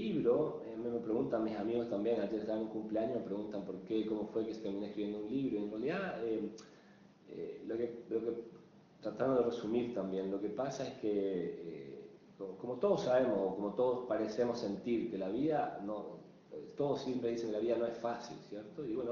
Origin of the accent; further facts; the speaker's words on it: Posadas, Misiones, Argentina; moved away; also born or lived in United States / Chile; fue la primera vez que salí de Posadas y terminé estudiando en Estados Unidos, tratando de conocer un poco, experimentar cosas nuevas.